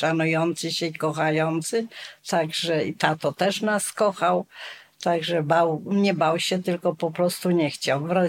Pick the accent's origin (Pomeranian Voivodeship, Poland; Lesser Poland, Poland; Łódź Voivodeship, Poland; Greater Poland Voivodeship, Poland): Greater Poland Voivodeship, Poland; Jarocin; Oboje rodzice pochodzą z Wielkopolski, ale tato z Jarocina, a mama z Dolska, powiat Śrem.